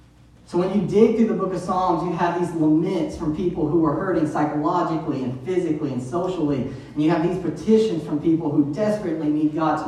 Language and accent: English; Tuscaloosa, Alabama, United States; I was a little kid growing up in Tuscaloosa